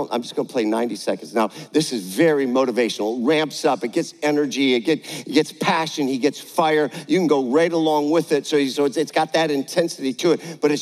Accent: Michigan, United States; I grew up in Michigan, and so, you know, the lake would freeze over, the lakes where we live, and we go ice fishing.

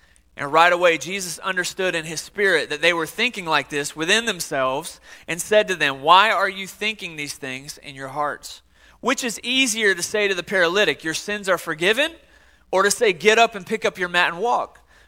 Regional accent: Atlanta, Georgia, United States; I'm originally from the East Coast. Is there anybody East Coast people in here? I didn't think so. So I'm from the East Coast. I'm from a place called ATL, Hotlanta, home of the Braves and Coca-Cola.

